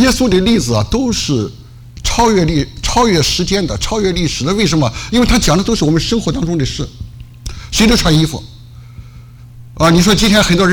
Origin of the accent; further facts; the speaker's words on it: Qingdao, Shandong, China; born there; 弟兄姐妹，我出生在青岛啊，青岛有一个比较出名的一个产品叫